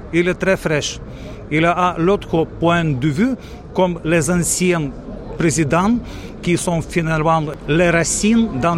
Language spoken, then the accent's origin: French; Ukraine; Je suis ukrainien et ça me fait très mal ce que maintenant la Russie attaque l'Ukraine